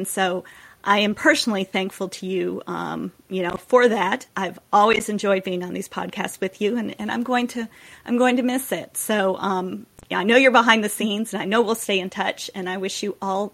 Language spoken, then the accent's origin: English; United States; you know, the chats on Discord, you know, as a woman, as an American.